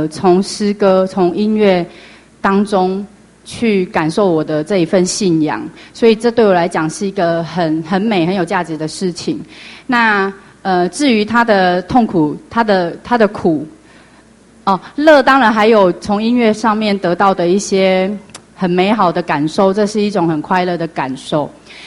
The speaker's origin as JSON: {"language": "Chinese", "region": "Tainan", "country": "Taiwan", "moved": "as an adult", "lives_now": "Northern Taiwan", "said": "然后其实我是台南人，那3年前因为结婚的关系，所以我到北部来这样子。"}